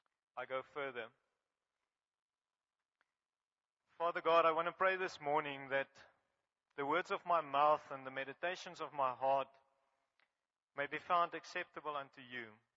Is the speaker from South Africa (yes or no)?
yes; Graaff-Reinet, Eastern Cape, South Africa; first language Afrikaans; English is a second language; was born in an Afrikaans culture. I used English for self-defense. So Alistair and I grew up in Graaf-Reinet, and he was in Union High. I was in Volk School